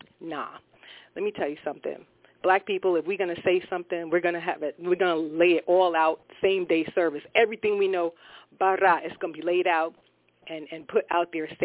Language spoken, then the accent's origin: English; Brooklyn, New York, United States; I'm from Brooklyn, too, so.